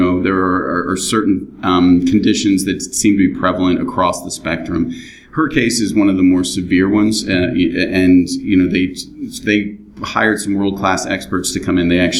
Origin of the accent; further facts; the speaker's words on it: Pennsylvania, United States; I come at this as a father who, in my home state of Pennsylvania, they've tried several times to pass mandates.